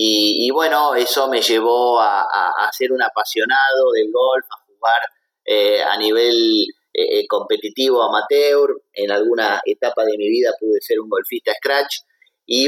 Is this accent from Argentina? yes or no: yes; Argentina; como muchos argentinos, yo también tengo una cercanía con España porque mi abuelo, como tantos otros argentinos, bueno, tengo un abuelo asturiano